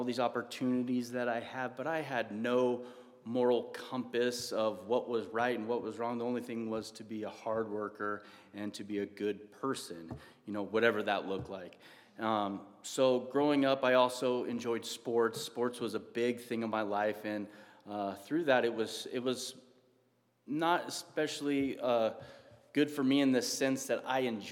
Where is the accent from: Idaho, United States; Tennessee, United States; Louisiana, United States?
Idaho, United States; Moscow; born there; I was born in Moscow, Idaho, to … I'm an only child.